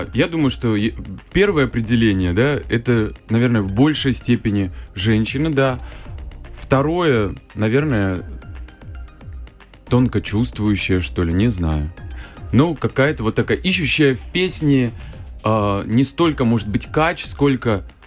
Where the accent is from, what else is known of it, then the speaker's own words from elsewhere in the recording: Makhachkala, Dagestan, Russia; я родился, мы жили в Махачкале, в Дагестане.